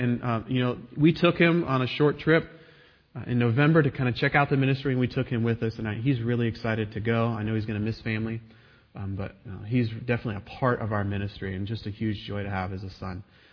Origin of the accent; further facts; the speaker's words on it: Dayton, Ohio, United States; I grew up in Dayton for most of my life, and I've been harassed my whole life for being a Michigan fan.